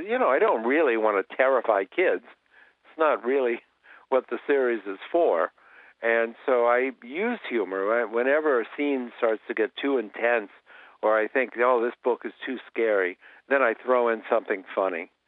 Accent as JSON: {"language": "English", "town": "Columbus", "region": "Ohio", "country": "United States", "tie": "born or raised there", "said": "I grew up in Columbus, Ohio. And I was at our little local library"}